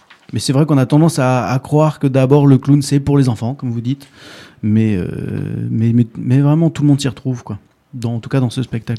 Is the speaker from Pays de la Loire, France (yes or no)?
no; Île-de-France, France; born there; now in Montpellier, France; Moi, non, je suis né en région parisienne